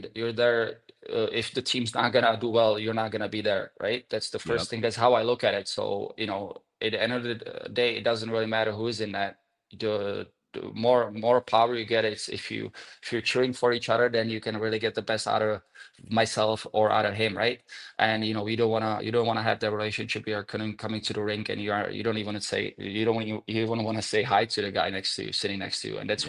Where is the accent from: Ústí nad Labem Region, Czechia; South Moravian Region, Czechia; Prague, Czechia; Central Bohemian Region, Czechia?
Central Bohemian Region, Czechia; Kladno; English is a second language; That's how I grew up in Kladno, you know